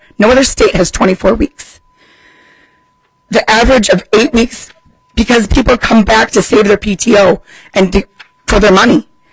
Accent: Rochester, United States; from Rochester.

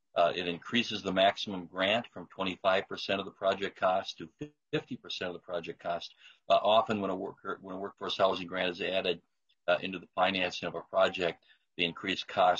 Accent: Litchfield, United States; Now, in a town that, well, it's my hometown of Litchfield

